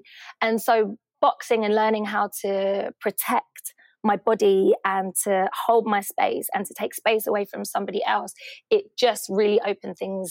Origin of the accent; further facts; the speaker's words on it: Hackney, London, United Kingdom; growing up in Hackney in the 80s and 90s